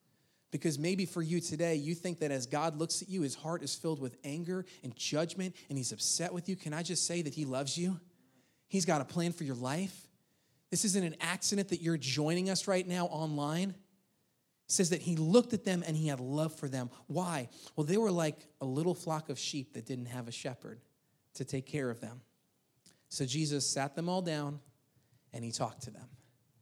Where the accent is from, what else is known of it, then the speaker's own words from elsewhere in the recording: Long Island, New York, United States; Well, we're from Long Island. Forget about it, right?